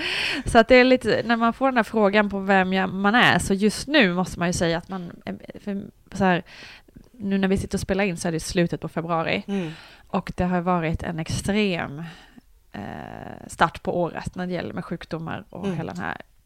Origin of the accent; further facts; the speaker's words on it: Småland, Sweden; now in Stockholm, Sweden; Jag är i grunden en smålänning som har bott i Stockholm sedan 11 år tillbaka är det väl nu.